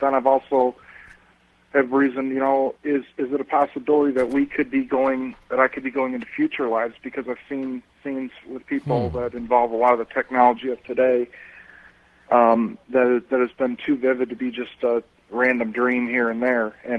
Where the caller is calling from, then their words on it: Grosse Pointe, Michigan, United States; I'm calling from Grosse Pointe, Michigan.